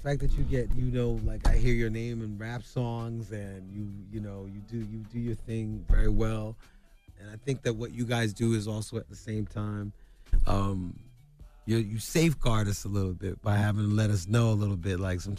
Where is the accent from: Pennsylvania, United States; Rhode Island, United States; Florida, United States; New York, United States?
New York, United States; Brooklyn; I'm from Brooklyn.